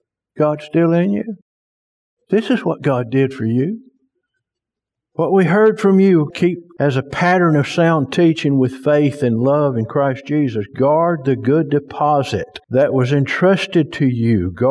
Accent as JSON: {"language": "English", "town": "Spring Hill", "region": "Louisiana", "country": "United States", "tie": "born or raised there", "said": "I was raised in Spring Hill, Louisiana, and if you said stuff you shouldn't say, you didn't come in here and get a switch."}